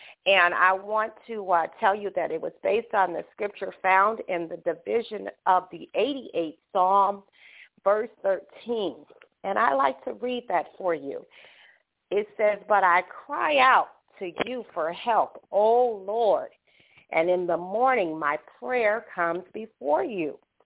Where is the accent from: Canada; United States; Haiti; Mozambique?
United States; Brooklyn, New York; also born or lived in Chicago; I hail from Brooklyn, New York, via Chicago, Illinois